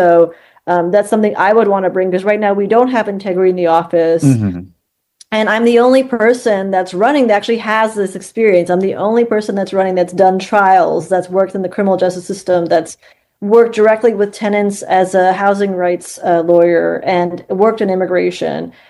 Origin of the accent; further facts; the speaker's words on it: Canoga Park, California, United States; also born or lived in North Hollywood / Whittier; I was raised by a single mom and we moved around a lot in different cities in Southern California. I grew up in Canoga Park in North Hollywood and Whittier.